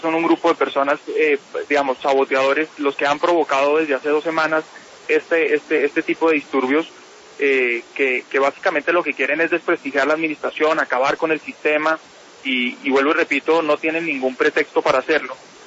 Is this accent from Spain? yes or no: no; Colombia; como ciudadanos, como colombianos